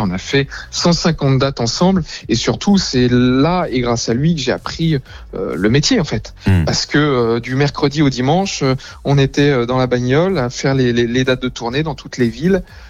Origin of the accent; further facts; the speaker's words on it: Île-de-France, France; vu que moi je suis un originaire, un enfant de la Seine-et-Marne.